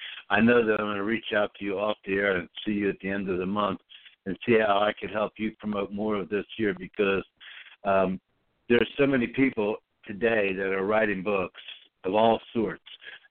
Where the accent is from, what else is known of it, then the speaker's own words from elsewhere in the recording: United States; sometimes being an American, we're so spoiled, we forget about the greatness of our country